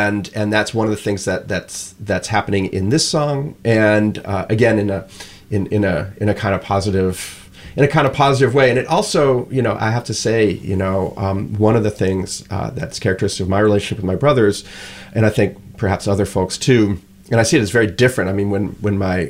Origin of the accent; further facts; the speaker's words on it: United States; and I told him I was from America